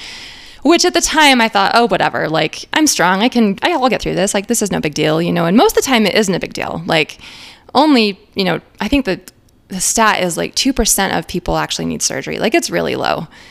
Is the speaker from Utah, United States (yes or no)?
yes; Salt Lake City, Utah, United States; moved away as an adult; now in Los Angeles, United States; I grew up in Utah, Salt Lake City. I moved out to Los Angeles in my mid-20s to pursue my dreams in the music industry